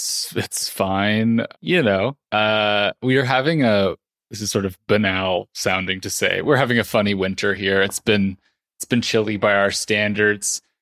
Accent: South Pasadena, California, United States; I'm from South Pasadena, which is, you know, a suburb of LA.

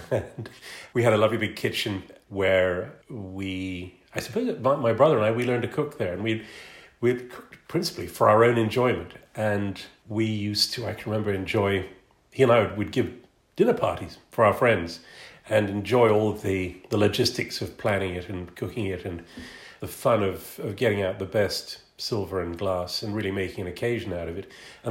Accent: Ireland; Although I was born and brought up in Ireland, my mother was from Stornoway in the Outer Hebrides.

